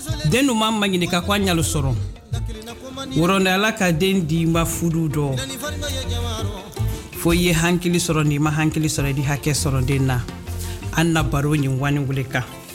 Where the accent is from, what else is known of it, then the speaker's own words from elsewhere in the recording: Sierra Leone; first language Mandingo; English is a second language; I'll be translating it in my mother language because 80% of my listeners are Madingo people. But I try always to say something in English because I was born and grew up in Sierra Leone with illiterate parents